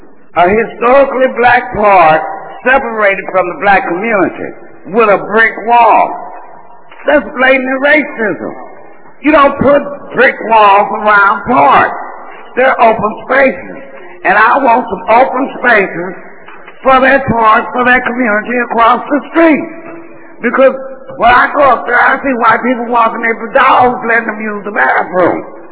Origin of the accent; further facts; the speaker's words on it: Dallas, Texas, United States; because I'm from Dallas, and I got relatives all over the city